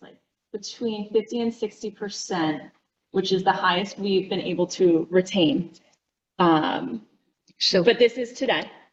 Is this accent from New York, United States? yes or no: no; Vermont, United States; I grew up in Vermont, and so in Vermont there is one public school for six towns.